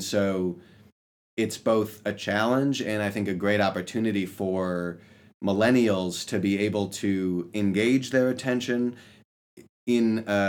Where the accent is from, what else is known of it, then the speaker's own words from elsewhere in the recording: Michigan, United States; I failed to mention that I'm from Michigan, so just up the road.